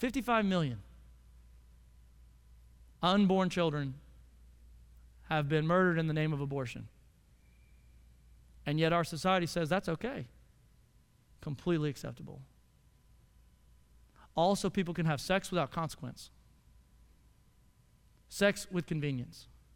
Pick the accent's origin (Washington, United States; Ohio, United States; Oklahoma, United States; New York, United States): Oklahoma, United States; now in Frisco, United States; Now, it takes a lot because I'm from Oklahoma, okay? I love Texas.